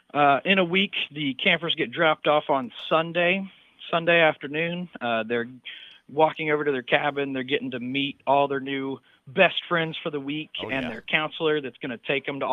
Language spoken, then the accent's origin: English; North Carolina, United States; So I grew up in North Carolina, went to camp ever since I was about 8 years old, always knew that I wanted to be a camp director.